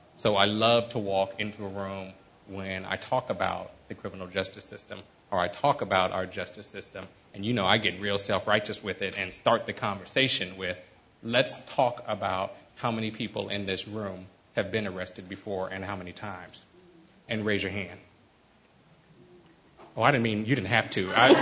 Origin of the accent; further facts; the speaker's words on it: San Francisco, California, United States; And I'm from San Francisco. I'm fourth generation San Franciscan here in the Bayview. I'm the first generation not to grow up in public housing.